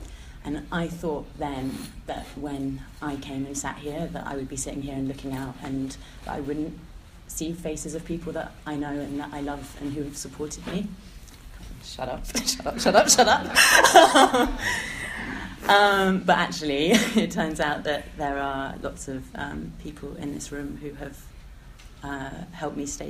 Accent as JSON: {"language": "English", "region": "London", "country": "United Kingdom", "tie": "born there", "said": "I was born in London, and I was born into like a fairly affluent family"}